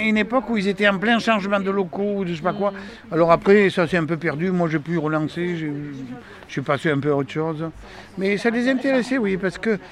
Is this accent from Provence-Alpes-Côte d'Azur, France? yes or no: yes; Nice, Provence-Alpes-Côte d'Azur, France; Moi, je suis niçois et ma compagne, elle est parisienne.